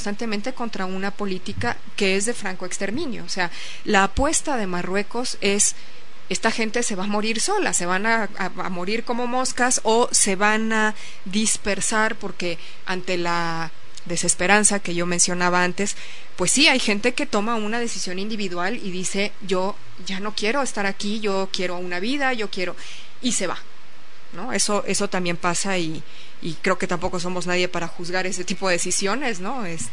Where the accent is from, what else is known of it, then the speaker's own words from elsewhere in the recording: Mexico; La mía como mexicana tampoco lo es